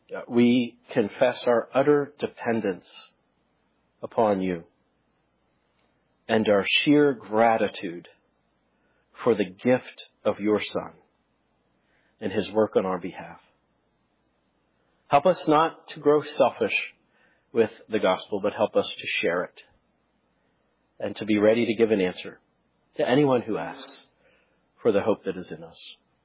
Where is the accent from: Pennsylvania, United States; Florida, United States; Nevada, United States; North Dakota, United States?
Pennsylvania, United States; I'm from Western PA, so I may slaughter these French names.